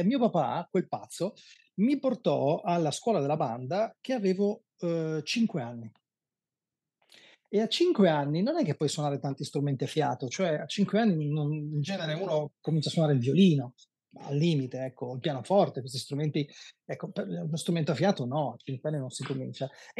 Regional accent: Trentino-Alto Adige, Italy; io sono originario del Trentino Alto Adige

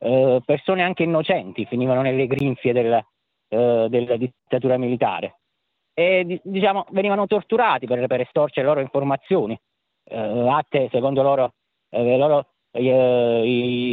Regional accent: Campania, Italy; born there; io sono nato qualche anno dopo Argentina 78, sono nato a Pessimo, in provincia di Salerno.

